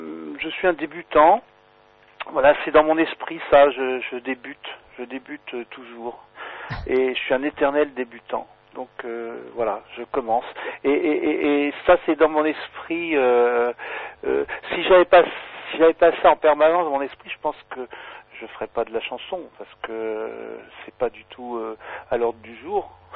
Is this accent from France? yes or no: yes; Mont-Saint-Aignan, Normandy, France; born there; je suis né à Mont-Saint-Aignan, près de Rouen, et je me retrouve un peu par hasard dans cette région.